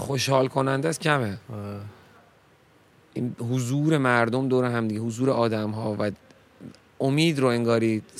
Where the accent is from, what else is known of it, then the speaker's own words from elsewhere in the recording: Iran; حالا بگم من ایرانیم که خیلی چیز کلیه.